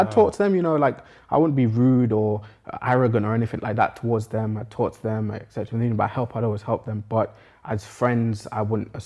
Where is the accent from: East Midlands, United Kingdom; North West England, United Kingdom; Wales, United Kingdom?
East Midlands, United Kingdom; Nottingham; Yes, I am 21 years old. I grew up here in Nottingham in the New Baseford area.